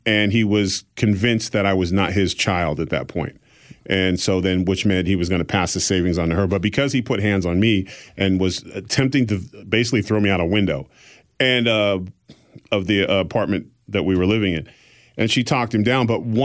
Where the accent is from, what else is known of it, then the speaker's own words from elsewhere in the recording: Exeter, New Hampshire, United States; born there; And I was born in Exeter, New Hampshire